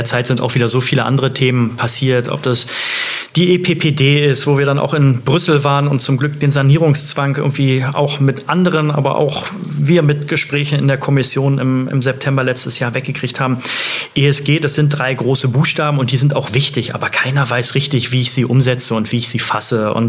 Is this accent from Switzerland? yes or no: no; Berlin, Germany; Naja, also ich bin ja gebürtiger Berliner und habe keine Wahl gehabt als gebürtiger Westberliner.